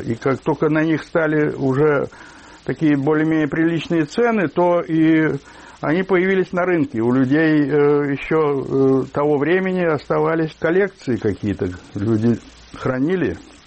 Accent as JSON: {"language": "Russian", "region": "Saint Petersburg", "country": "Russia", "lives_now": "United States", "said": "Я бывший ленинградец."}